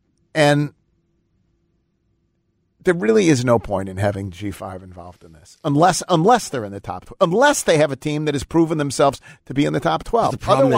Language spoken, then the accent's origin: English; Buffalo, New York, United States; now in Memphis, United States; That's just because I'm from Buffalo and I live in Memphis.